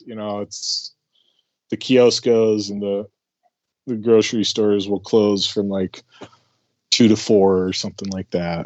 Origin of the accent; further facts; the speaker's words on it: South Dakota, United States; No, I grew up in South Dakota. But my dad was from Argentina originally.